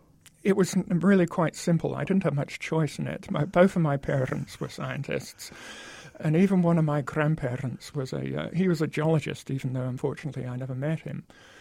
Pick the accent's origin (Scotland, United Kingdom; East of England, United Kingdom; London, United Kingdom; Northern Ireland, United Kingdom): Scotland, United Kingdom; also born or lived in Oxfordshire, England; I grew up in Scotland and England, partly just outside Edinburgh, partly in Oxfordshire. Yeah, a mixture of the UK.